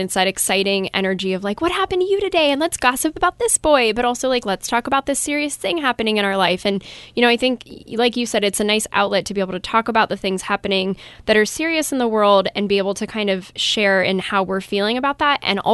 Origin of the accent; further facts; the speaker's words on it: Ohio, United States; I'm from Ohio.